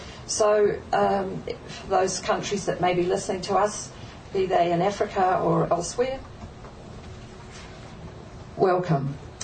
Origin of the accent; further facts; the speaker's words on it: New Zealand; I'm actually from New Zealand.